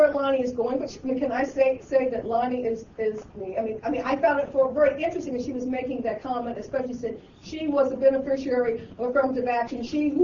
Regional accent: Washington, District of Columbia, United States; because I grew up in Washington, D.C., and my goodness, when I grew up there, it still is a problem.

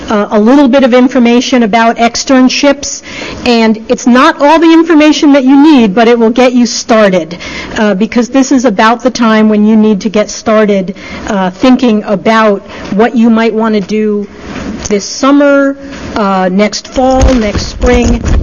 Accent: New York, United States; I'm going to talk really fast because I'm from New York.

